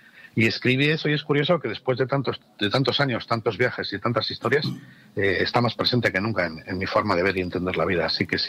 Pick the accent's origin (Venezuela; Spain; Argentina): Spain; moved away; incluso cuando me fui de España a vivir fuera, estuve durante muchísimos años tocando